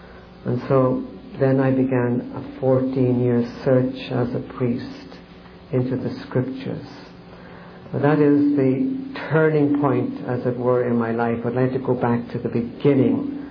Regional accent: Ireland; I grew up in Ireland, and it was a nice family, very Catholic.

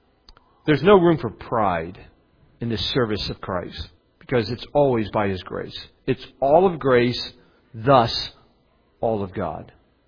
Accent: Maysville, United States; I grew up in Maysville. I was a bus kid.

